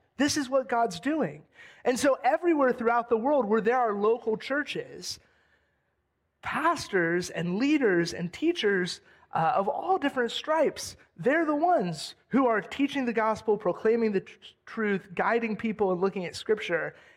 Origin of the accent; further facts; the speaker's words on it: Daytona Beach, Florida, United States; Daytona is very much my hometown, and this is very much my home church where I grew up